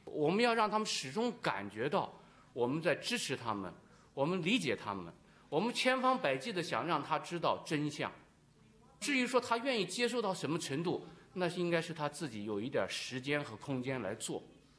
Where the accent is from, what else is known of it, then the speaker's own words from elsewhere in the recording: China; 所以我们中国人是太想活，只有呢认同共产党我们才能够活下来，是吧。所以这就是中国人的现状